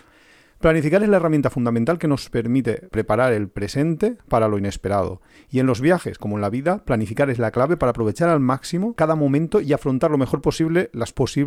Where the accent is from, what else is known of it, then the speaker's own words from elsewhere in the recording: Valencia, Valencian Community, Spain; now in Alicante, Spain; nosotros somos de Valencia, aunque vivimos ahora en Alicante.